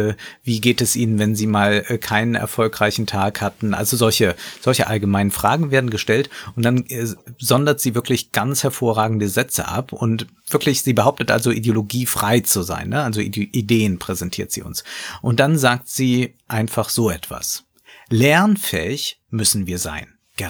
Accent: Koblenz, Rhineland-Palatinate, Germany; Also daher komme ich. Ich komme aus Koblenz.

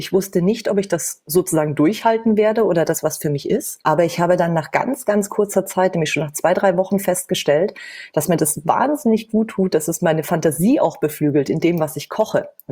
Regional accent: Bavaria, Germany; Ich komme ursprünglich aus Bayern, da bin ich groß geworden, in der Nähe von München.

